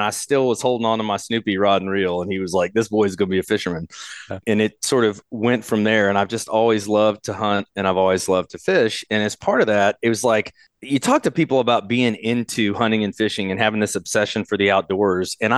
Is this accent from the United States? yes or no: yes; Arlington, Texas, United States; I grew up in Arlington, Texas, and we hunted and fished all over the state of Texas my whole life.